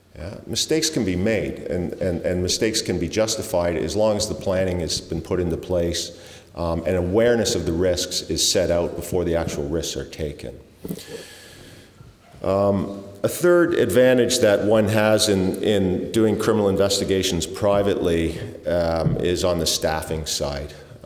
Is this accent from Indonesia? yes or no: no; Canada; I'm Canadian.